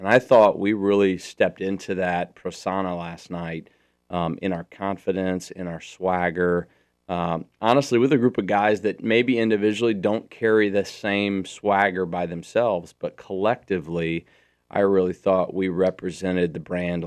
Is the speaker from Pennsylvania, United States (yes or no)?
no; Columbia City, Indiana, United States; I grew up in Columbia City.